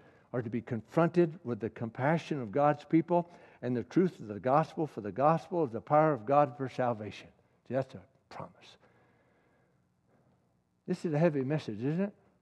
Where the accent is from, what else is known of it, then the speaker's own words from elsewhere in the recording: South Carolina, United States; I was raised in South Carolina, you know, and I don't associate.